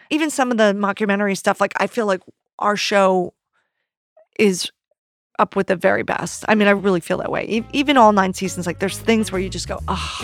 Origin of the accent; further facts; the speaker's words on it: Philadelphia, Pennsylvania, United States; But I mean, growing up in Philadelphia, Scranton was a joke.